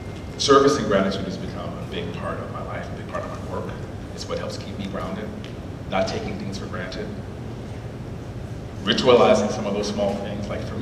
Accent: Cincinnati, Ohio, United States; I am from Cincinnati, Ohio.

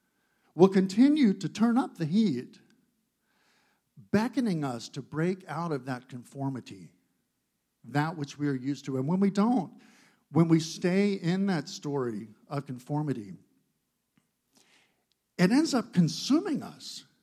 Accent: Florida, United States; I grew up in Florida, so as a kid, I walked barefoot on plenty of asphalt roads in the summer

